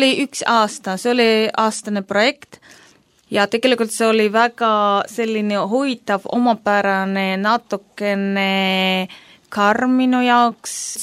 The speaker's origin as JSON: {"language": "Estonian", "town": "Muhu", "region": "Saare County", "country": "Estonia", "tie": "born or raised there", "said": "mina kasvasin seal Muhul, käisime seal suvel"}